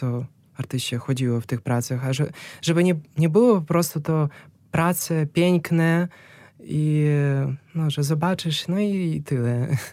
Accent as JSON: {"language": "Polish", "country": "Belarus", "second_language": "Polish", "said": "Ja jestem sam z Białorusi"}